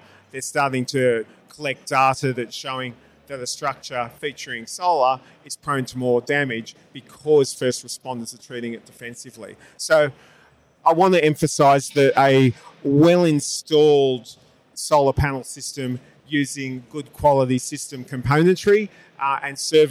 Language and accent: English; Australia; statistics out of Australia, which is my home country